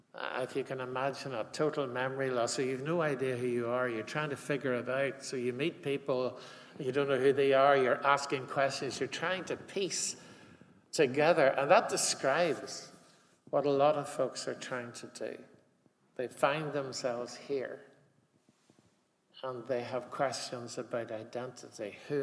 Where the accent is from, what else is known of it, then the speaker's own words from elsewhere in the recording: Northern Ireland, United Kingdom; accent: Armagh; Maybe it's just my annoying Armagh accent that's producing the feedback.